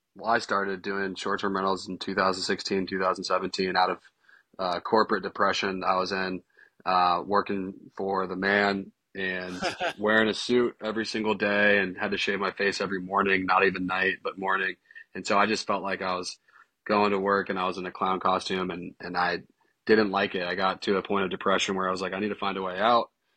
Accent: Warsaw, Indiana, United States; also born or lived in Detroit / Columbus; Yeah, believe it or not, I was born from Amish midwives in Warsaw, Indiana.

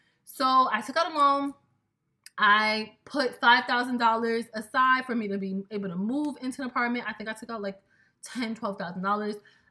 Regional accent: Brooklyn, New York, United States; also born or lived in Queens; But this is my home. Like, Brooklyn is my home. I'm from Queens, like born. My mom pushed me out in Queens, but like home has been Brooklyn.

